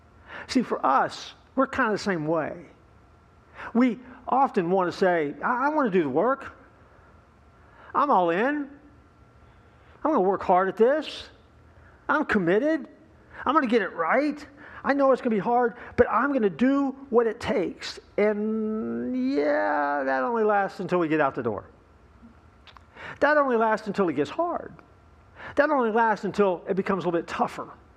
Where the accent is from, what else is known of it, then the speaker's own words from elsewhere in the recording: Winter Park, Florida, United States; as a kid growing up, I have Southern Baptist roots, and I grew up over in Winter Park at the Killarney Baptist Church at the time